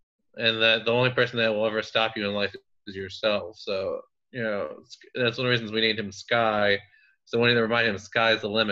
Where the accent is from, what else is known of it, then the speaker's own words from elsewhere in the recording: New Jersey, United States; also born or lived in California / Pennsylvania; now in King of Prussia, United States; I was born in California, but raised in New Jersey and PA.